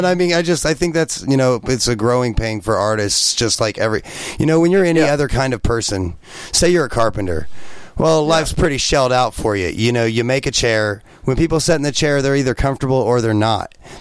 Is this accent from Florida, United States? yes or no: yes; Florida, United States; also born or lived in East Texas; I grew up mostly in Florida and East Texas